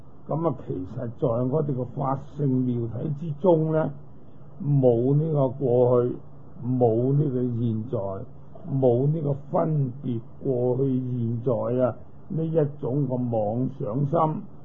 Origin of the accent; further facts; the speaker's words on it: Guangdong, China; accent: Cantonese; 如果以我哋廣東話嚟講啦